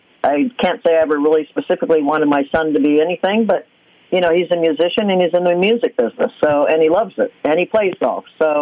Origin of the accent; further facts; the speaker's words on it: California, United States; I grew up in Southern California that had wonderful opportunities when I was 7